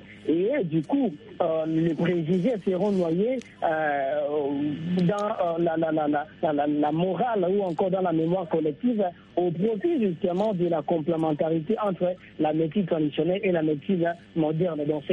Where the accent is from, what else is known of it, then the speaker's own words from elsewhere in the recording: DR Congo; Chez nous, en RDC